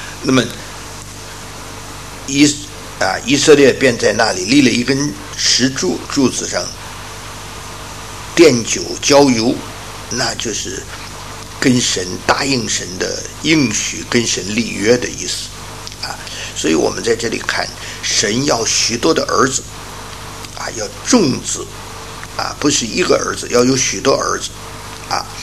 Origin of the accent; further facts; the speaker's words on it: China; 没有说假如我们中国人说不生的还糟糕了，叫什么呢？不孝有三，无后为大。